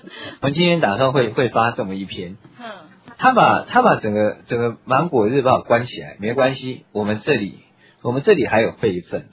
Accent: Taiwan; 但他的所谓的对外不是对着中共，而是对着我们台湾人民，在那边挥着国旗请愿的台湾人民

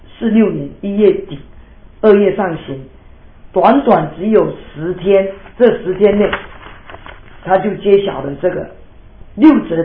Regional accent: Taiwan; 真是是害惨了我们台湾人的这两个字

